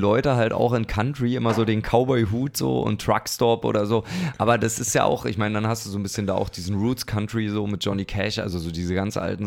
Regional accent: Berlin, Germany; Wie kann man als Berliner ja nicht so Zeug hören? Ja, ich bin halt einfach alt

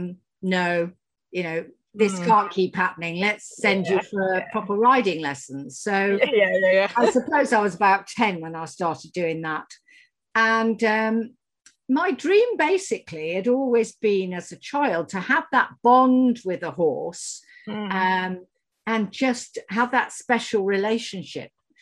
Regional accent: Midlands, United Kingdom; now in Somerset, United Kingdom; Well, I live in the UK. I'm in Somerset, which is down the southwest, although I'm originally from the Midlands.

